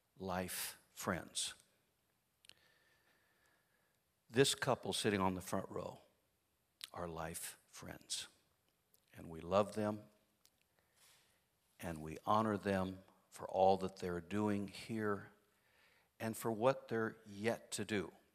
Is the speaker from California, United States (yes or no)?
yes; San Francisco, California, United States; That was a joke, okay? But I am from San Francisco.